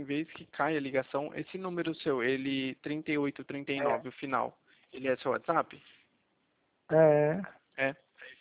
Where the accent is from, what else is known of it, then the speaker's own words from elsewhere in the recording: São Paulo, Brazil; eu sou do interior de São Paulo.